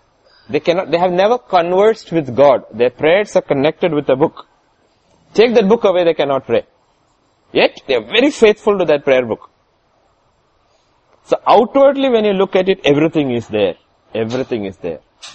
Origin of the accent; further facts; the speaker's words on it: Kerala, India; Then she looked at me and said, who are you? I said, I'm also from Kerala, and I said, I'm a missionary there, and I work this thing.